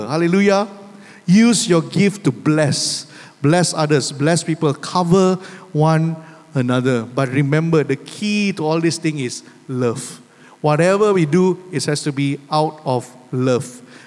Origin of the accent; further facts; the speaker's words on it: Malaysia; Say, we're from Malaysia.